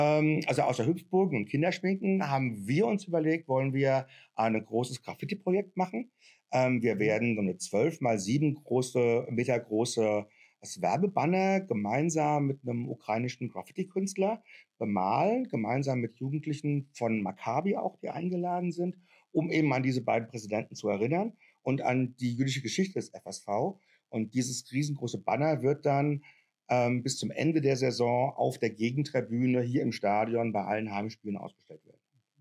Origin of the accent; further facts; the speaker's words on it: Mainz, Rhineland-Palatinate, Germany; now in Frankfurt, Germany; bin eigentlich kein Frankfurter, also Seckbach und Bornheim kannte ich erst so seit 25 Jahren, seit ich nach Frankfurt gezogen bin.